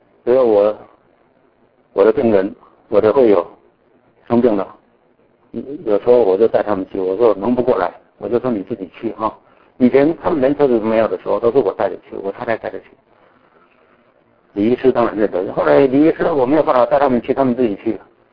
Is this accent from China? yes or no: no; Taiwan; 因为我们的聚会里面呢，清一色是中国大陆人，只有我们夫妇两个人是台湾人。